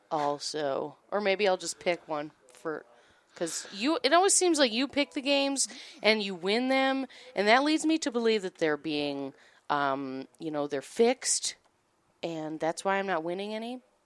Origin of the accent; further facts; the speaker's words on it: United States; Okay, I'm an American. Shoot me.